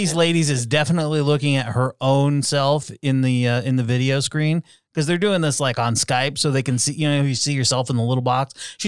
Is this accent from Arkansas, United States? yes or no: no; Vermont, United States; I'm from Vermont. It's all white there.